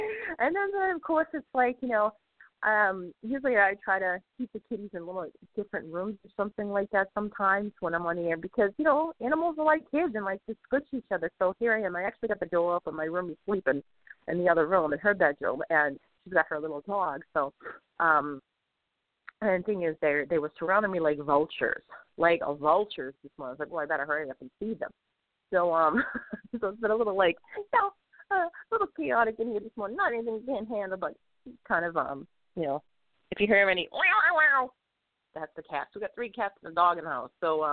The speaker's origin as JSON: {"language": "English", "town": "Boston", "region": "Massachusetts", "country": "United States", "accent": "Bostonian", "said": "Even more so, even with my Bostonian accent."}